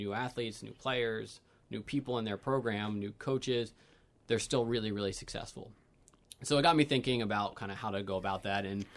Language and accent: English; Pennsylvania, United States; I grew up in Pennsylvania.